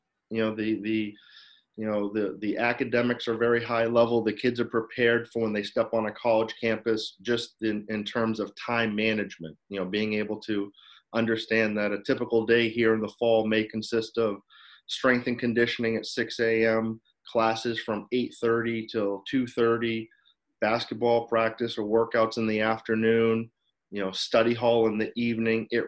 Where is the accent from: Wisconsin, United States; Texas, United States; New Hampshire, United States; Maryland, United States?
New Hampshire, United States; You know, growing up in New Hampshire, obviously I was a basketball fan.